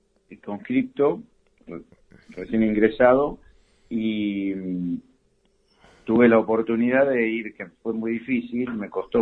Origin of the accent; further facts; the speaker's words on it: Mar del Plata, Buenos Aires Province, Argentina; also born or lived in Ayacucho; yo nací en Mar del Plata. Me crié los primeros 5 años en un campo en Ayacucho, en el Rincón de Solané. Y después me fui a vivir desde el colegio, me quedé en Mar del Plata.